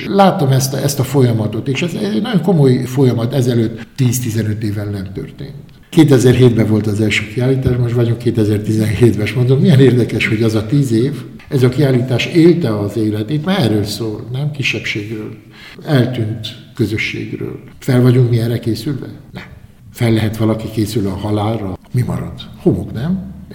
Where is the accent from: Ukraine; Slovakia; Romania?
Romania; Bucharest; Bukarestbe születtem, magyar családba, magyarul beszéltünk otthon. Vakációk Vassáronberke, vagy Köpec, vagy Bukarest. Medgyesen kiskatonáskodtam, azóta Bukarestben élek, ismerem az országot, akár a tenyerem.